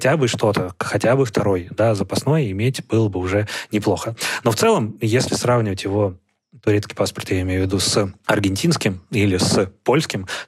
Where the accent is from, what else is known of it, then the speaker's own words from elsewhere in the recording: Siberia, Russia; born there; То есть я, человек, который родился в Сибири, у меня в голове не укладывается.